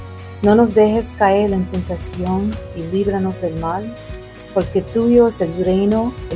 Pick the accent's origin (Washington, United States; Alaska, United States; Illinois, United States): Illinois, United States; Chicago; I'm from Chicago, Illinois, and I speak Spanish